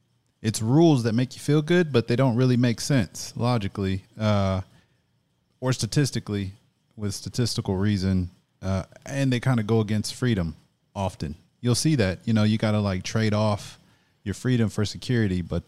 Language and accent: English; United States; I live in America. I'm an American.